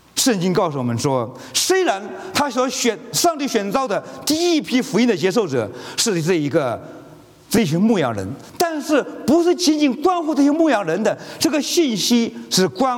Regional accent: China; moved away as an adult; now in United States; 我从中国来到了美国。

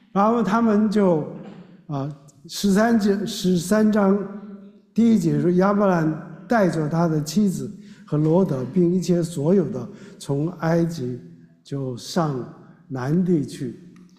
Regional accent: China; 但是我们中国人也说

